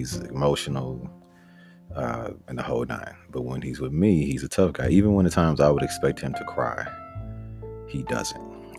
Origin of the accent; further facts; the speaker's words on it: Arkansas, United States; All right, so I'm from Arkansas, so I've never even seen enough snow to ski on.